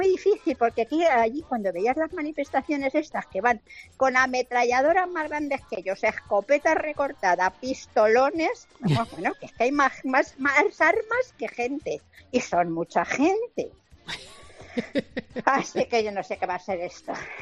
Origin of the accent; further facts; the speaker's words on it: Madrid, Community of Madrid, Spain; viva Madrid, que es mi pueblo, y felicidades a todas las almudenas y felicidades a todos los madrileños, que mañana es nuestro día.